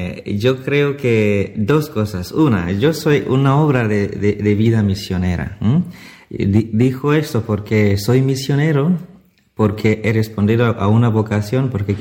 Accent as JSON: {"language": "Spanish", "country": "Italy", "tie": "born or raised there", "second_language": "Spanish", "said": "menos mal crecí en Italia y conocía cómo llamar atención a los jóvenes"}